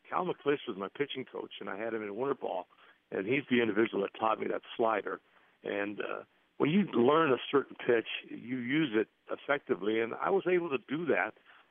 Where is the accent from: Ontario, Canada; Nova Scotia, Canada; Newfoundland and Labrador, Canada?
Ontario, Canada; Chatham; And we lived in the east end of town